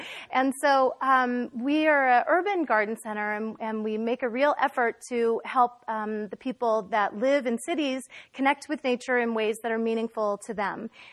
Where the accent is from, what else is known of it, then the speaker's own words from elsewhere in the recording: Austin, Texas, United States; I grew up in Austin, Texas. And when I grew up there, there was a lot of ambient nature